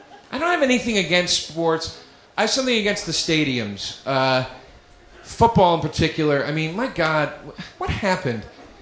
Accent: Philadelphia, Pennsylvania, United States; I'm from Philly.

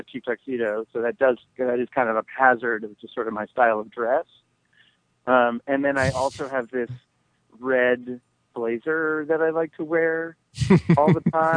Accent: Miami, Florida, United States; Yeah, I grew up in Coconut Grove. To Coconut Grove Elementary School.

